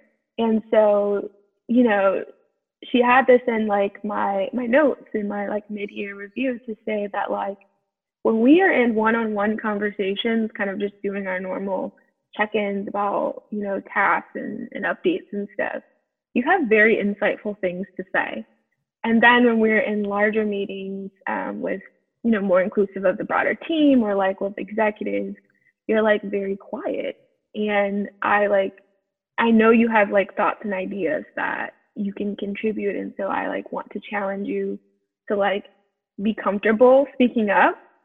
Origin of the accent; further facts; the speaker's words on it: South Carolina, United States; I was born and raised in the South, in South Carolina